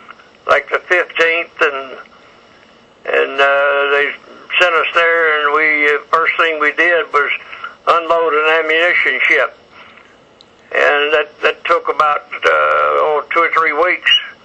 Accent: Jefferson, Texas, United States; born there; also born or lived in Illinois; now in Louisiana, United States; No. I was born in Jefferson, Texas. And that's only about 50, 60 miles from here.

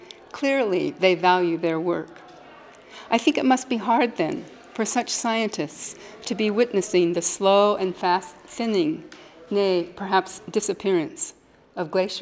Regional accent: Colorado, United States; now in Alaska, United States; I climbed, huffing and puffing, with my father when I was growing up in Colorado. Since moving to Alaska in 1986, nearly 29 years ago

